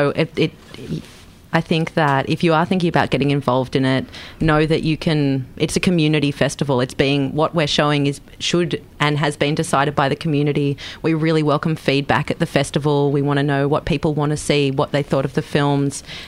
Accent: Newcastle, New South Wales, Australia; I'm from Newcastle, like, and I was so excited

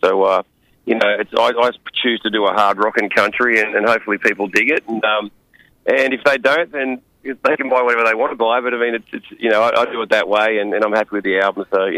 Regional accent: Newcastle, New South Wales, Australia; And then came back and then hit Sydney and Newcastle, which is my hometown, Newcastle.

